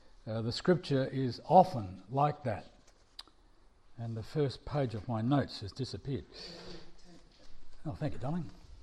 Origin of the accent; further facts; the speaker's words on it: Australia; accent: Australian; My wife and I come from Australia